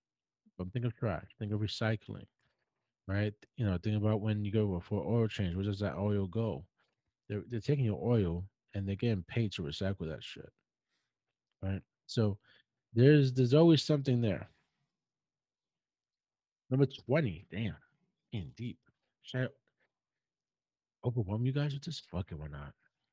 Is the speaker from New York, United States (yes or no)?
yes; Brooklyn, New York, United States; growing up when I was a kid, I grew up in Brooklyn, so in New York